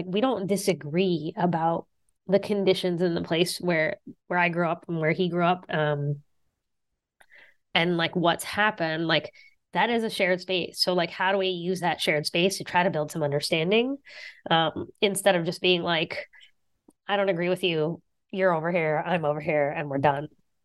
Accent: Appalachia, United States; I knew that that way of sort of caring for people and being in community people with people was very much shaped by where I grew up

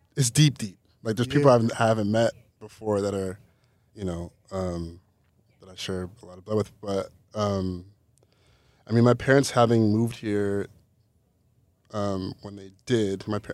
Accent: Rancho Cucamonga, California, United States; I grew up in Rancho Cucamonga, which is... There's nothing remarkable.

